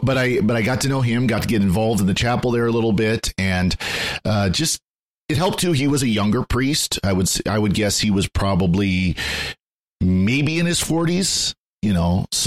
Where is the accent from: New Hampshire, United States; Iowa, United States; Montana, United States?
Montana, United States; I'm from Montana. This is where I feel home.